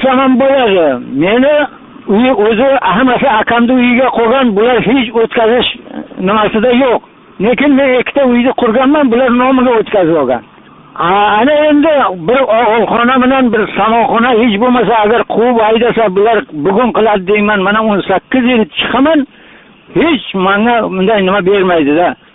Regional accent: Termez, Surxondaryo Region, Uzbekistan; now in Denov, Uzbekistan; Men mana O'zbekiston Respublikasi Surxondaryo oblasti Termizdan. Shu Denov rayonida turaman.

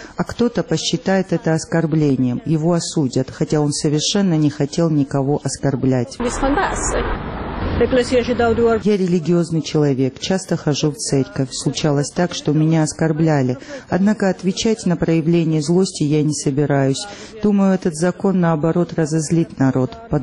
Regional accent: Georgia; И, по-моему, мы, грузины, известны этим. В нашей стране очень много представителей разных религий.

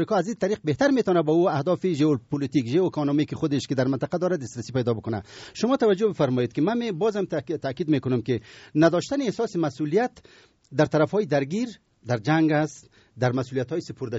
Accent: Afghanistan; به عنوان یک افغان

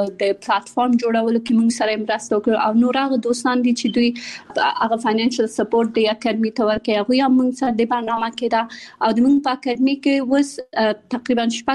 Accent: Kabul, Afghanistan; also born or lived in Pakistan; د ملیه اکاډمي بنسټ ایښودونکې یم. زه په کابل کې زیږیدلې یم او خپل ابتدایي تعلیمات مې په پاکستان کې کړای

